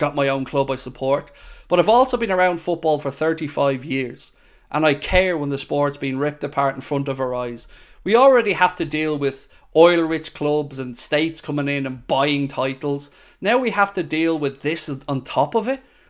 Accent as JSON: {"language": "English", "country": "Ireland", "said": "I'm Irish, as you may be aware."}